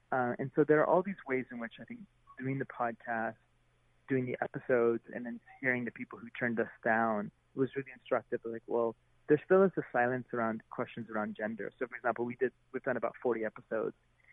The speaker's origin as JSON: {"language": "English", "region": "California", "country": "United States", "also_born_or_lived": "Portland", "said": "And that was just a really weird thing that, as a Californian, I mean, California has its problems, certainly, but I never really had to do that as much. Whereas in Portland, I constantly thought of it, you know?"}